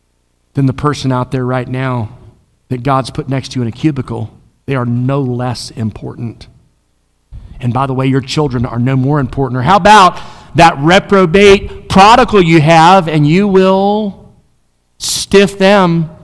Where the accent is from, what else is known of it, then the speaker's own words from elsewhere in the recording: the South, United States; And by the way, we're from the South.